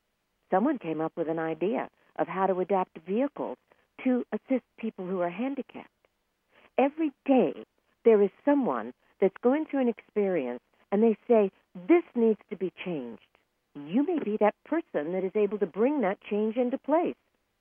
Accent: California, United States; took me into a world that, being a Californian, who knew about blizzards? I didn't.

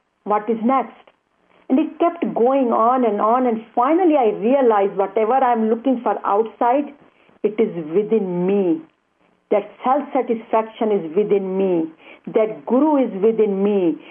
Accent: India; Actually, I am from India, and my bringing up was in a Hindu family

